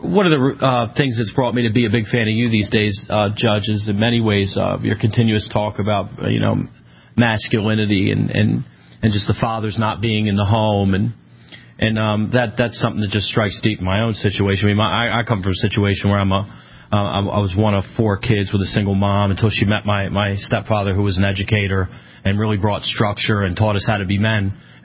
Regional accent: Baltimore, Maryland, United States; I'm originally from Baltimore City, so I'm coming from a city that I feel a lot of broken homes to begin with.

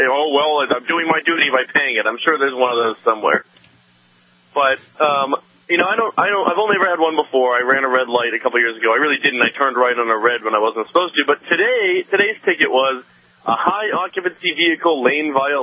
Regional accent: Massachusetts, United States; also born or lived in Philadelphia; I grew up in Massachusetts. I lived in Philly for 7 years.

